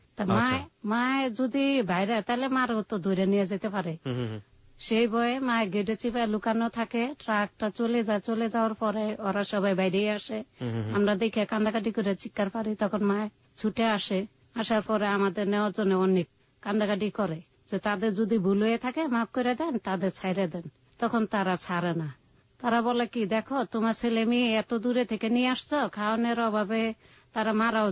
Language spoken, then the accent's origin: Bangla; Jamalpur, Mymensingh Division, Bangladesh; বাড়ি ছিল জামালপুর।